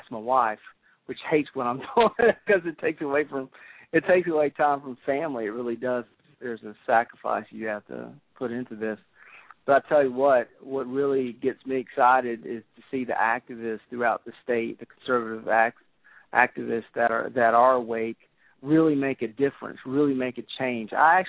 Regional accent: South Carolina, United States; I was raised in the Midlands of South Carolina. That's why I have this accent.

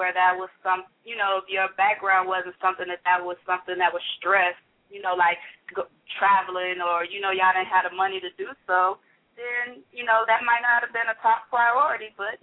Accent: Michigan, United States; because see, I'm from Michigan. You can kind of go to Detroit and then take the tunnel and basically you there

